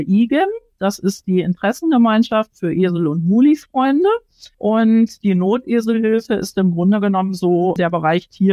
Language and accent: German; Frankenberg an der Eder, Hesse, Germany; Ich komme aus Frankenberg an der Eder.